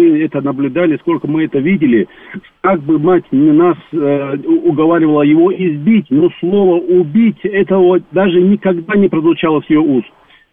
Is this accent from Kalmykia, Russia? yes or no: no; Dagestan, Russia; Я из большой очень семьи. Вырос в Дагестане.